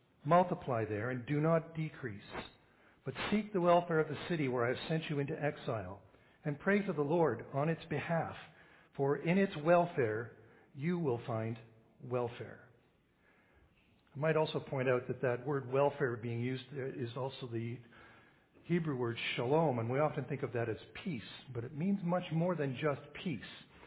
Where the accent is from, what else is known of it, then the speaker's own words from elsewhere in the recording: Scotland, United Kingdom; accent: Scottish; if I hit the letter R, it goes Glasgow for some reason. So the only way I could get out of my Scottish accent was to go